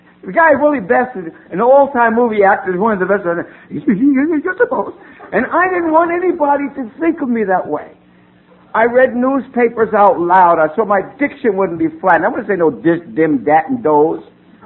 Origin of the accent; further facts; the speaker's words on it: New Jersey, United States; born there; I was born in New Jersey